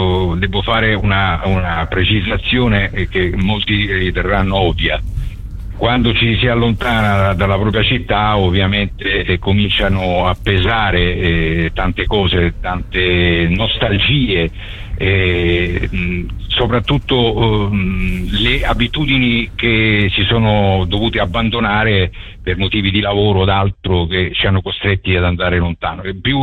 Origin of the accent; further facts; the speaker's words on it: Nardò, Apulia, Italy; ci lega alla nostra città tanto lontana, è una delle poche prerogative che noi neritini